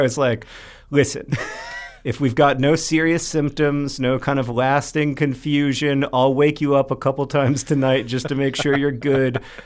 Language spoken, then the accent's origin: English; Orlando, Florida, United States; Hank and I grew up in Orlando